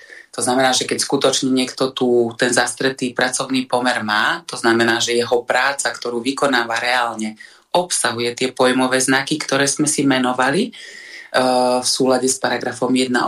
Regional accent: eastern Slovakia, Slovakia; now in Bratislava, Slovakia; ja pochádzam z východného Slovenska a žijem pri Bratislave 20 rokov, viac ako 20 rokov

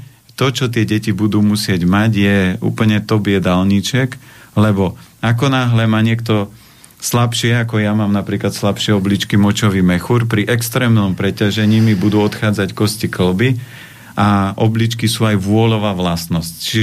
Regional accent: Žilina Region, Slovakia; Ja pochádzam z Oravy a ja som za žiakov hrával futbal.

